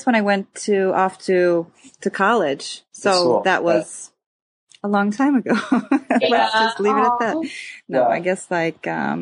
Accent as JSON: {"language": "English", "town": "Schaumburg", "region": "Illinois", "country": "United States", "tie": "born or raised there", "said": "I grew up in Schaumburg, then you know that."}